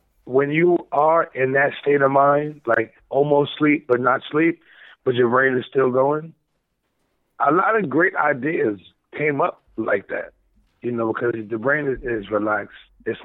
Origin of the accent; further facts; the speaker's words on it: United States; at that time, I'm an American, but I love, you know, the Jamaican culture and the music.